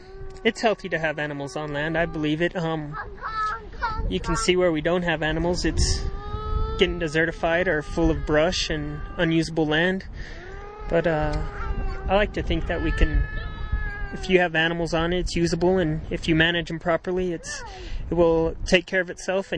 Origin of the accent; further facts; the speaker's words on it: New Mexico, United States; I am a fifth generation rancher. I'm from New Mexico. And I kind of grew up doing it.